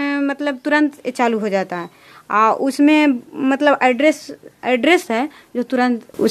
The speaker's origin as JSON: {"language": "Hindi", "town": "Purai", "region": "Bihar", "country": "India", "said": "मैं पुरै गाँव की रहने वाली हूँ और नालंदा जिला के हरनौत प्रखंड के पुरै गाँव में सीएम का काम करती हूँ।"}